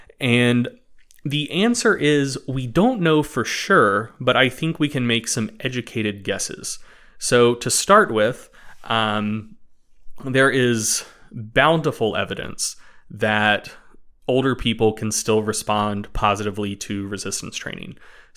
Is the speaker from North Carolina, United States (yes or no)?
yes; Mocksville, North Carolina, United States; I am actually originally from Moxville, North Carolina.